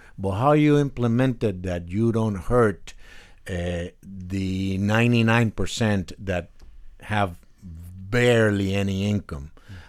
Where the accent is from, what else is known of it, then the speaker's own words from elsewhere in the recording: Cuba; moved away as an adult; now in United States; I came from Cuba in 1961 when I was 18 years old. I've been working most of my life around Florida, but also overseas.